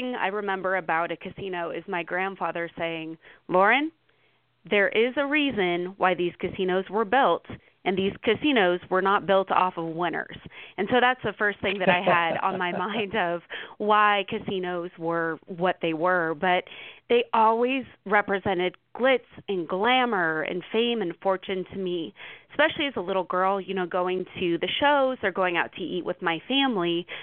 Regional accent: Las Vegas, Nevada, United States; I am a native Las Vegan. I'm fifth generation Las Vegan.

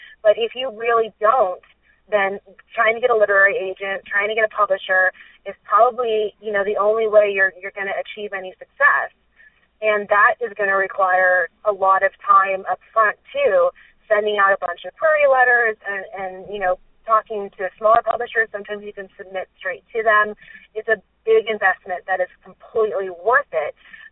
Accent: California, United States; I was really lucky growing up in California, and then I went to college in New York

